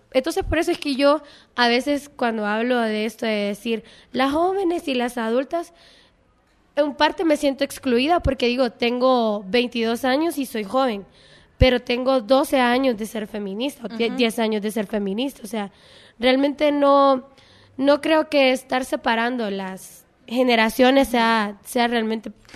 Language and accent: Spanish; Honduras; soy de Honduras y en Honduras pues lo que tratamos de hacer es un boletín